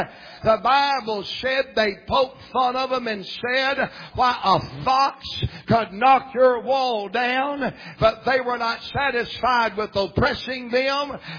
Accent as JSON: {"language": "English", "region": "Virginia", "country": "United States", "lives_now": "Atlanta, United States", "said": "I'm from the Blue Ridge Mountains of Virginia. My little wife was from the Blue Ridge Mountains of North Carolina. And we went over there and got that pickup truck and got that U-Hauler. And we moved out of them mountains down to hot Atlanta, Georgia."}